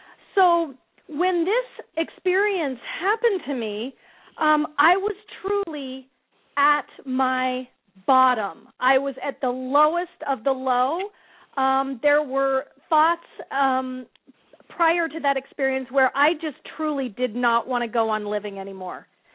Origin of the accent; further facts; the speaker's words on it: Scottsdale, Arizona, United States; I'm from the Scottsdale area, Scottsdale, Arizona, and I'm here in Los Angeles